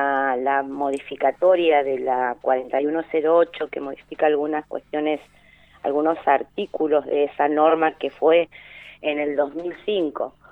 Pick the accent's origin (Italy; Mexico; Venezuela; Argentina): Argentina; Nosotros como sociedad argentina tenemos esta cuestión del abrazo, del beso, del mate